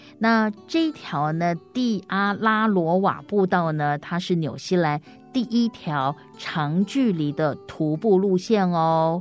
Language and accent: Chinese; Taiwan; 有一回我被询问来自哪里，台湾，我回答，对方惊讶地重复着台湾。